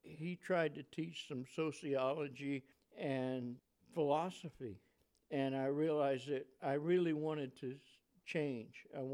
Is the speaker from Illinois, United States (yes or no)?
no; Elberta, Alabama, United States; born there; I was born in Alabama, in a town of Alberta, which is down on the coast of Alabama.